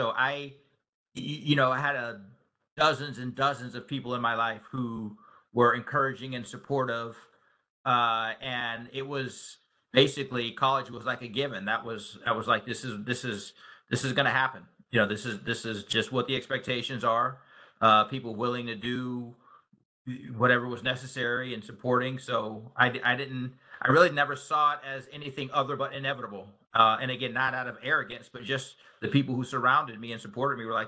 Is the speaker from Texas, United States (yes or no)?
no; Youngstown, Ohio, United States; I'm from Youngstown, Ohio. I grew up in Youngstown, Ohio, and spent the majority of my life there.